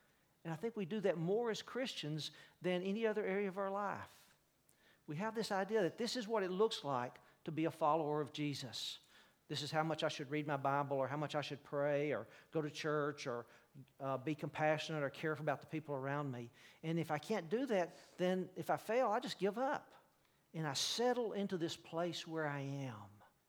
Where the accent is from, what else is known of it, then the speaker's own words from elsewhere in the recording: Birmingham, Alabama, United States; You may not know this, but I'm from Alabama. I am the son of a sharecropper from North Alabama who became a truck driver. I grew up in Birmingham in the 50s and 60s